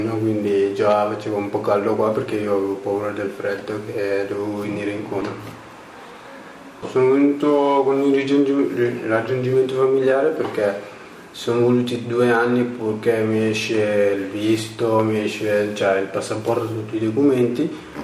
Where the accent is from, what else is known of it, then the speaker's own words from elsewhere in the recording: Senegal; now in Italy; Vengo dal Senegal, sono arrivato il 6 giugno del 2004, sono arrivato con mio fratello più grande di 2 anni.